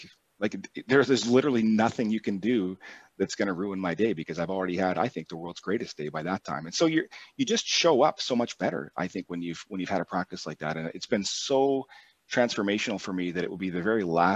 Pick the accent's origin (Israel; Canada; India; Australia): Canada; the Maritimes; I'm, you know, I'm from the Maritimes and I'm excellent at drinking